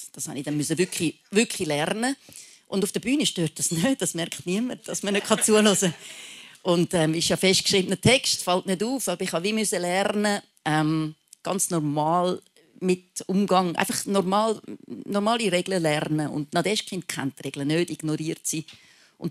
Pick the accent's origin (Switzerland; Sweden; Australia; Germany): Switzerland; als Schweizer